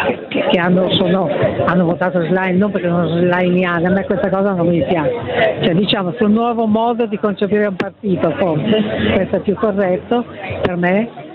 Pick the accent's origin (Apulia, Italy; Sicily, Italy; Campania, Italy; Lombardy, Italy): Lombardy, Italy; Milan; Sì, sono di Milano.